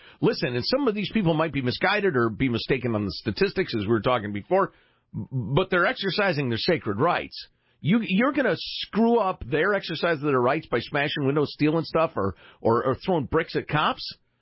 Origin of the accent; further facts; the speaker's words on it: Chicago, Illinois, United States; I grew up with it in Chicagoland.